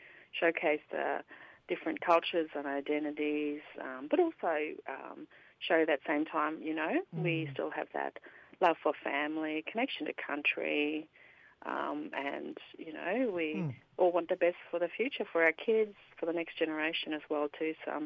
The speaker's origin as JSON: {"language": "English", "region": "Queensland", "country": "Australia", "tie": "born or raised there", "said": "And some of the yarns in growing up in Torres Strait, I want to touch on, you know, what families teach you, what your father teaches you"}